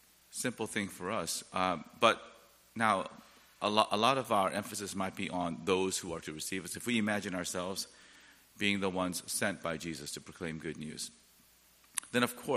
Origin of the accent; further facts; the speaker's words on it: South Korea; when I think about those early missionaries in my home country of Korea